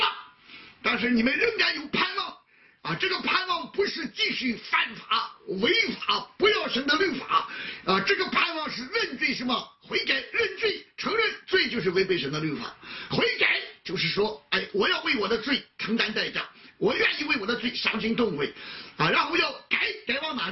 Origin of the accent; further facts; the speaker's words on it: northern China, China; 我是北方人，我喜欢吃馒头啊